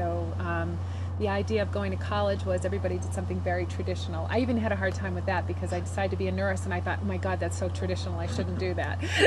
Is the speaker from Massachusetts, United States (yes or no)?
yes; Grafton, Massachusetts, United States; I was born in 1962. I grew up in Grafton, Mass.